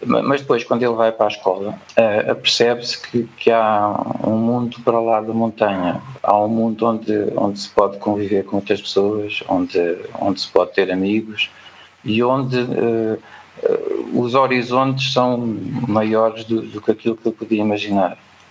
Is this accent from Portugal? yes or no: yes; Figueiró dos Vinhos, Leiria, Portugal; Eu, por exemplo, aqui na minha terra, em Figueirão dos Vinhos, quando eu era miúdo, tinha mais de 11 mil habitantes e agora é praticamente metade.